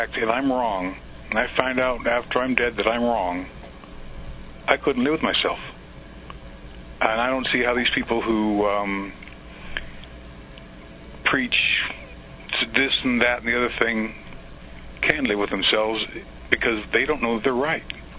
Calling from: Wyoming, United States; from Wyoming

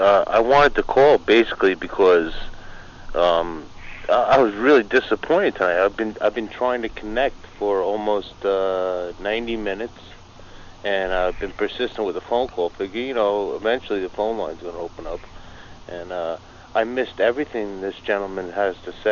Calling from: New York, United States; I'm calling from New York.

